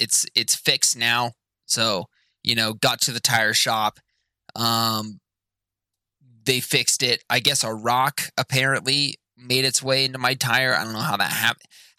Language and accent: English; Canada; I would have you know, I am a Canadian, my friend.